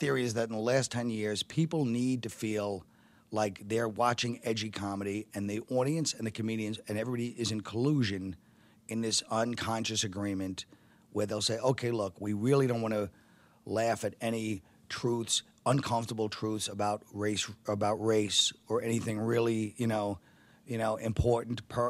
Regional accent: Brooklyn, New York, United States; when I grew up in Brooklyn and it was a very mixed neighborhood

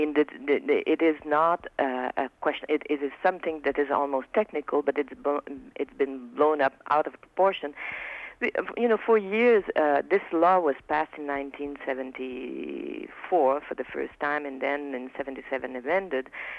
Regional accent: Quebec, Canada; first language French; English is a second language; I mean, English is my second language, of course, and I would like to speak two or three or four more languages, but French is my mother tongue, and that's true for 6 million of Quebecers.

